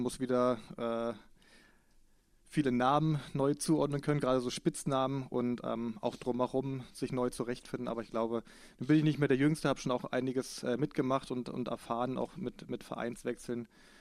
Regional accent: East Germany, Germany; Ja, ich komme aus Ostdeutschland.

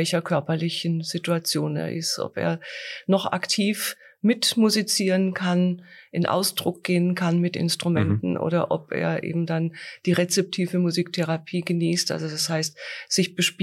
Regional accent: Southern Germany, Germany; now in Fulda, Germany; Ich komme aus Süddeutschland, aus der Nähe des Bodensees.

